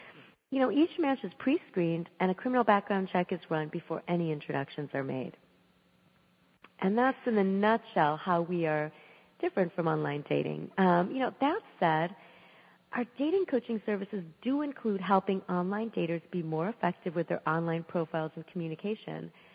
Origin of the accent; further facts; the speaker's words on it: United States; as an Indian American born and raised in the U.S., with an understanding of the successful blending of Indian and American cultures